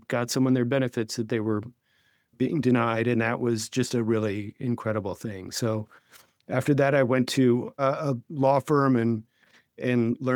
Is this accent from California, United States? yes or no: no; New York City, New York, United States; So I am from New York City. I grew up here, never really left apart from short periods.